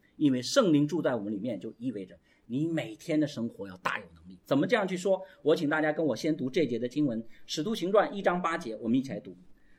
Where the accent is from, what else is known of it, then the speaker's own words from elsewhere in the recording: China; 有没有发现我们中国人经常讲说德不配位